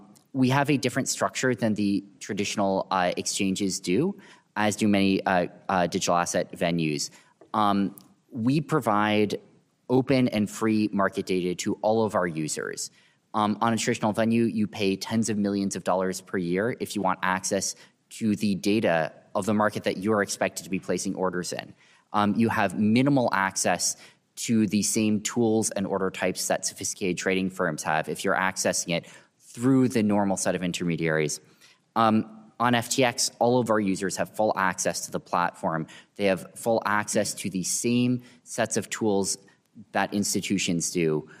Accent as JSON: {"language": "English", "town": "Stanford", "region": "California", "country": "United States", "tie": "born or raised there", "also_born_or_lived": "Massachusetts", "said": "I grew up in Stanford, California, went to MIT where I majored in physics"}